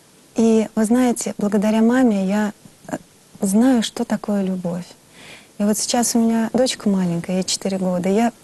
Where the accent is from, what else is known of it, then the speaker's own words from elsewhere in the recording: Ulyanovsk, Ulyanovsk Oblast, Russia; born there; Вообще, в принципе, я родилась в Ульяновске.